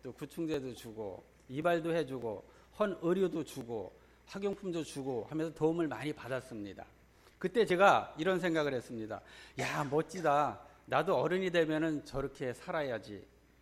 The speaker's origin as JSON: {"language": "Korean", "town": "Chuncheon", "region": "Gangwon", "country": "South Korea", "tie": "born or raised there", "said": "저는 강원도 춘천이 고향입니다."}